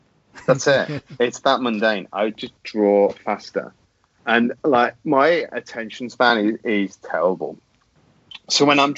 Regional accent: United Kingdom; as a Brit

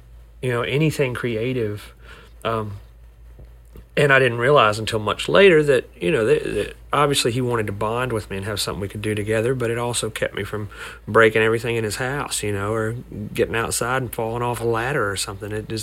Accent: Alabama, United States; in the town where we grew up in North Alabama

